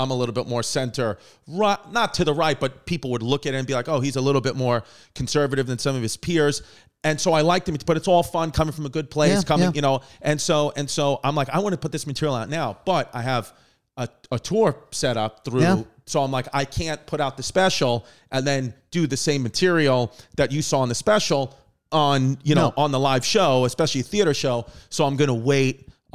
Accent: New York, United States; I'm from New York, so that's like a big

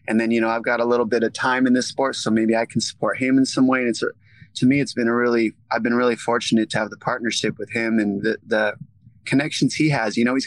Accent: United States; I'm American. Everybody knows it. Mexican-American.

